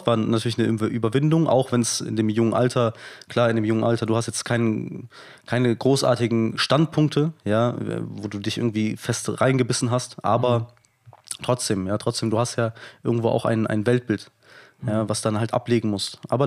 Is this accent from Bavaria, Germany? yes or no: no; Frankfurt, Hesse, Germany; ich bin im Vorort von Frankfurt groß geworden, wo an sich sehr viele Muslime leben.